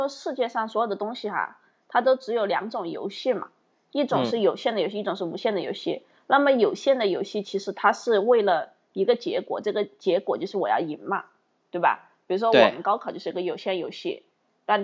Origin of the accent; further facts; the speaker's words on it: China; 我们中国人